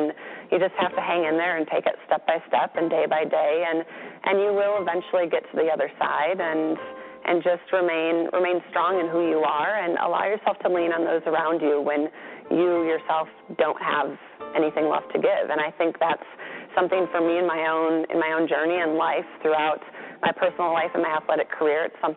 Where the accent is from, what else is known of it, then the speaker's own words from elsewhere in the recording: Minnesota, United States; We had a milkman growing up in Minnesota, and all the way into my 20s, I had a milkman.